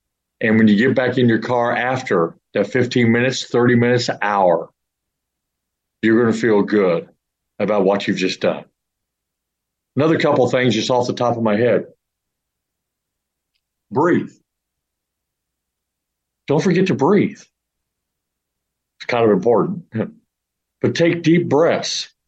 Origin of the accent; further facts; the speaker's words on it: St. Louis, Missouri, United States; now in Houston, United States; Although I'm from the St. Louis area, I'm used to snow.